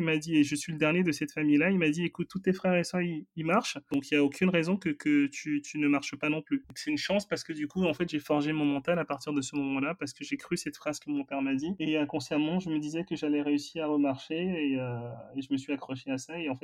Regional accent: Benin; born there; je suis né au Bénin. Donc, pour les gens qui ne connaissent pas le Bénin, c'est un petit pays en Afrique de l'Ouest, de 12 millions d'habitants.

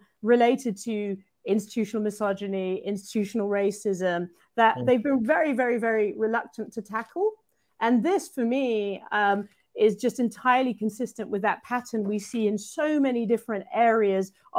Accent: United Kingdom; I'm British, but he wouldn't have counted me in his, you know, doom and gloom forecasts

